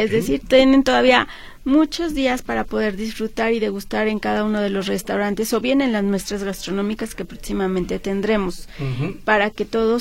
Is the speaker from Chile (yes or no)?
no; Mexico; Nuestra esencia como mexicanos lo pueden encontrar y recorrer en cada uno de sus edificios